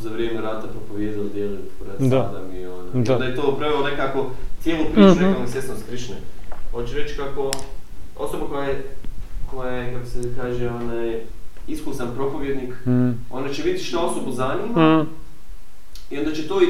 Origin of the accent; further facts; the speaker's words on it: Bosnia & Herzegovina; on pitao mene odakle sam ja sam rekao iz Bosne